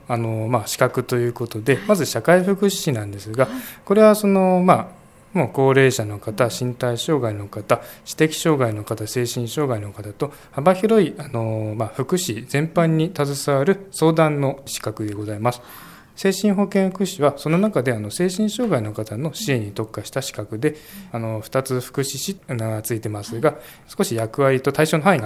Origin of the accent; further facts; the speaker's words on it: Niigata, Japan; now in Fujisawa, Japan; あの新潟県新潟市で、はい、出身で、大学からこちらの東京の方に行きまして、 で、実際藤沢に来たのは、2年ちょっと前 の、 入職の時からってあります。